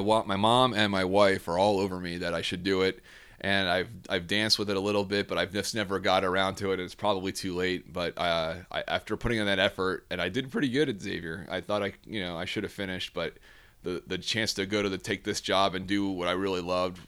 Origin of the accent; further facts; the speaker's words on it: New York, United States; also born or lived in Cincinnati; You know, I grew up in the New York area, and I thought for sure moving to Connecticut would be no big deal